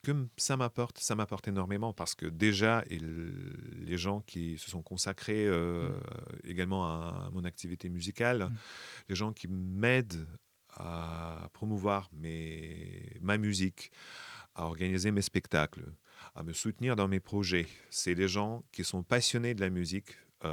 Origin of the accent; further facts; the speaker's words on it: Minsk, Belarus; French is a second language; now in Le Havre, France; Je viens de Biélorussie, ou du Bélarus, comme on dit chez nous, de Minsk. Et bah, voilà, je suis en France.